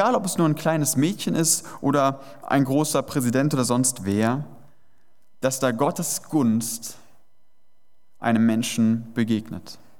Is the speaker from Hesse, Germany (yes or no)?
yes; Hesse, Germany; ich komme ja auch aus Hessen, da kennt man das eher weniger.